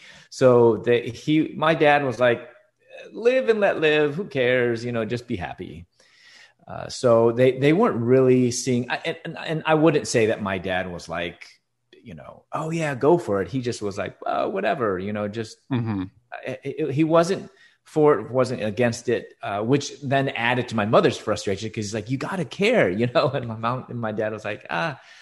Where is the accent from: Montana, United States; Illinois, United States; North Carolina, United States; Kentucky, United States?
Illinois, United States; Chicago; And I was born and raised in Chicago.